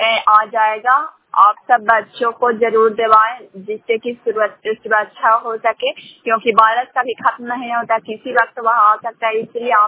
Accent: Shan, Bihar, India; ग्राम शान पंचायत शान प्रखंड कराय परसुराय जिला नालंदा की निवासी हूँ।

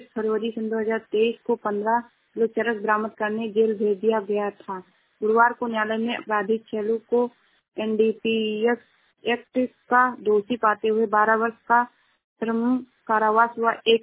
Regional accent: Shravasti, Uttar Pradesh, India; मैं जिला श्रावस्ती से हूँ।

